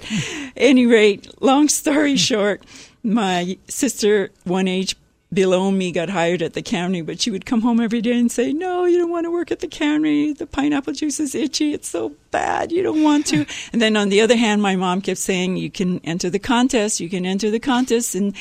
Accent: Kihei, Hawaii, United States; also born or lived in Oahu; In a little town on Maui called Kihei. I grew up as a farmer's daughter, the eldest of eight children, and so I worked on a farm until I was 12

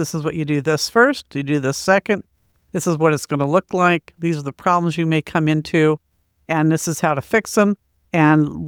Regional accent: Portland, Oregon, United States; I'm from Portland, born and raised here.

